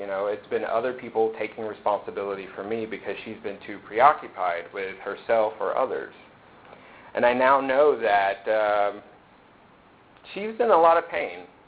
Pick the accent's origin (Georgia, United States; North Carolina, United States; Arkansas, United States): Georgia, United States; I was born in Georgia, about northwest of Atlanta. I am 33 years old, and I'm gay. And growing up in the South as a black man, black person, and being gay was very difficult.